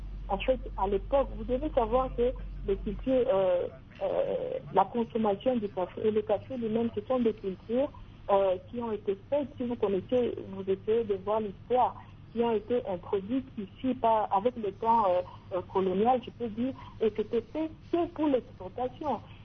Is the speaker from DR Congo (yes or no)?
yes; DR Congo; nous, en tant que Congolais